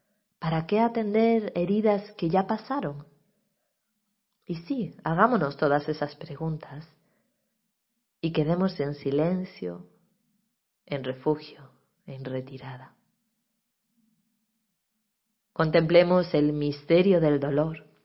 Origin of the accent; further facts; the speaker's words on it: Granada, Andalusia, Spain; caminando por las calles de mi tierra, Granada, me encontré sin buscarlo con una procesión